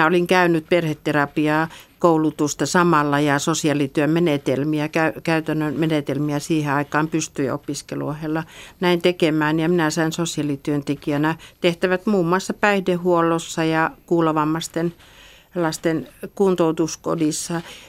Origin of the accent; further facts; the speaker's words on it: Kuopio, Northern Savonia, Finland; also born or lived in Keitele; Synnyin silloin sotien aikana Keiteleellä, vaikka perheemme oli asettunut asumaan Kuopion